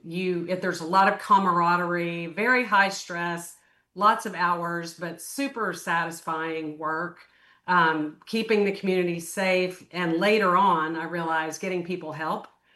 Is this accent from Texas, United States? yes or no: yes; Waco, Texas, United States; now in Houston, United States; I grew up in Waco.